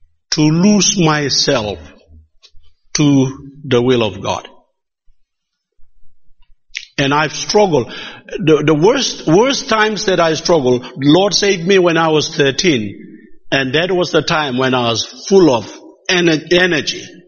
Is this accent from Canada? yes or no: no; Papua New Guinea; Sometimes I go to a church and, you see, I'm coming from New Guinea. And coming from New Guinea into churches like in Australia, America, I start to see some dressing bit changing, the music changing.